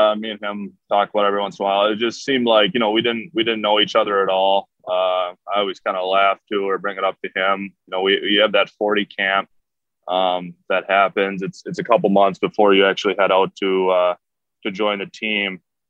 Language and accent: English; Minnesota, United States; Like you say, growing up in Minnesota, all my buddies were playing it, whether it's, outside on the pond or, organized, everyone was playing hockey, it seemed like.